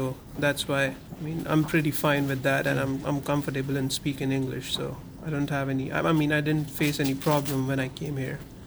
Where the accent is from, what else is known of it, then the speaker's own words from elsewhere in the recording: India; I'm from India